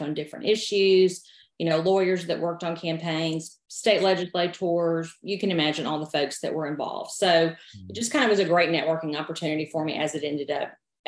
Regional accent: Carrollton, Georgia, United States; also born or lived in Atlanta; So I live in Carrollton, Georgia. It's about an hour west of Atlanta, and that's where I grew up. Briefly after college, my husband and I moved to Atlanta and lived there for about 12 years

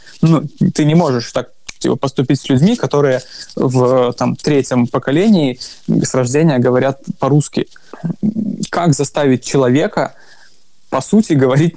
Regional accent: Belarus; Мы белорусы, мы не русские, мы от России отдельно.

